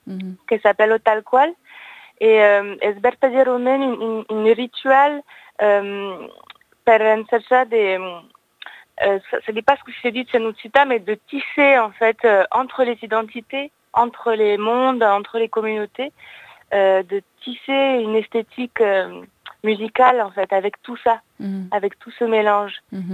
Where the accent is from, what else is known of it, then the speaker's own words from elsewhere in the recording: Paris, Île-de-France, France; born there; je suis née à Paris, à la capitale, mais d'une... mon père et ma mère sont nés à Valencia, Venezuela, d'une Amérique latine